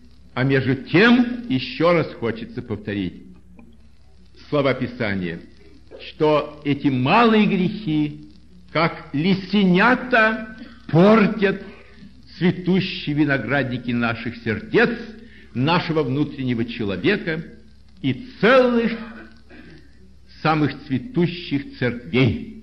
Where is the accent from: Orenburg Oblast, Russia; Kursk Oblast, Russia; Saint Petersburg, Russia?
Saint Petersburg, Russia; Я, как уроженец города Ленинграда, вспоминаю многие достопримечательности этого чудесного города